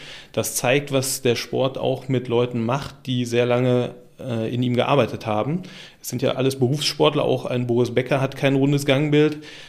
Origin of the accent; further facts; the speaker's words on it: Oberhausen, North Rhine-Westphalia, Germany; born there; now in Münster, Germany; Ich bin 34 Jahre alt, ein gebürtiger Oberhausener, bin zum Studium 2009 nach Münster gekommen und bin hängen geblieben in Münster